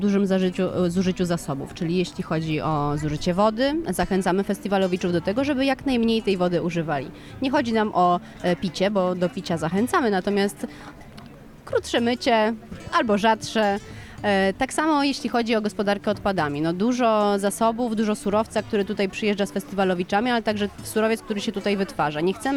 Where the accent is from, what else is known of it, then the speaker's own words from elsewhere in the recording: Końskie, Świętokrzyskie Voivodeship, Poland; now in Warsaw, Poland; Ja na co dzień mieszkam w Warszawie. Pochodzę z Końskich, więc też mała miejscowość nie jest mi obca.